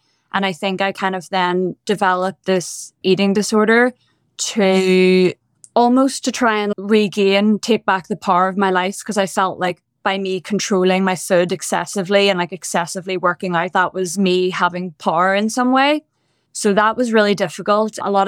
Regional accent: Bangor, Northern Ireland, United Kingdom; So I grew up in the north of Ireland in a little town called Bangor. It's just outside Belfast, which is the capital of the north. And yeah, I went to school in Belfast

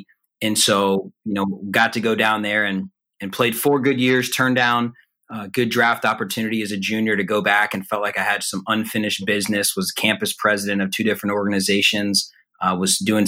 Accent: Atlanta, Georgia, United States; And so being back in my hometown of Atlanta, first year at Georgia Tech last year, couldn't ask for a better transition to go on and off the field.

